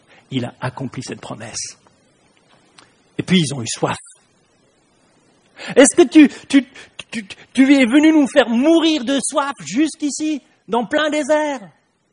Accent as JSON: {"language": "French", "country": "France", "said": "On est français. Ça, c'est plus fort que nous."}